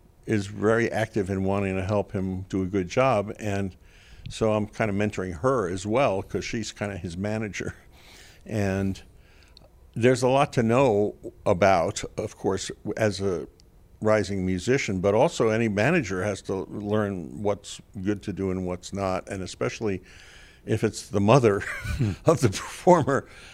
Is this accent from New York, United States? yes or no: yes; New York City, New York, United States; I'm from New York City originally, and the South is just a real interesting place